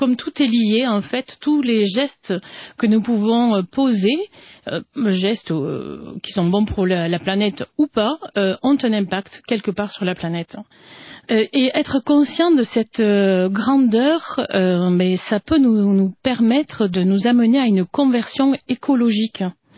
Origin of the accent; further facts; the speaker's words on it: France; now in Canada; Alors, je suis française, ça s'entend, mais avec mon accent exotique, mais je suis aussi canadienne depuis quelques années